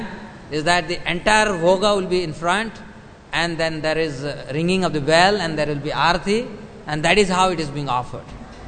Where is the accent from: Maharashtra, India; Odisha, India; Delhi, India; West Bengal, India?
Odisha, India; I am from Odisha, my hometown or my village is just 20 kilometers from Remuna.